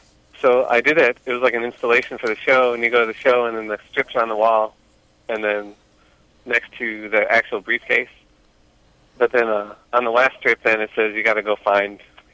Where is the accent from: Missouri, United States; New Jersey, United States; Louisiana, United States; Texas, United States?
Missouri, United States; Lexington; now in St. Louis, United States; I grew up in Lexington, Missouri. It's like a small town outside of Kansas City here in Missouri. I grew up there, and then we moved to St. Louis, like, my last year of high school